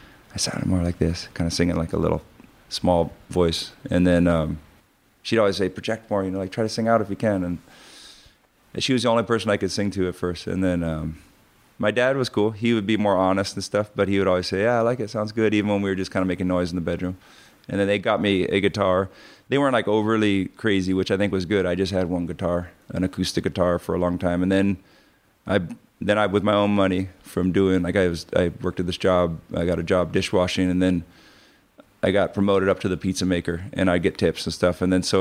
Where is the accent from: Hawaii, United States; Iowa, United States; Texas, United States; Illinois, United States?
Hawaii, United States; It was growing up in Hawaii on the North Shore. It was not very punk at all.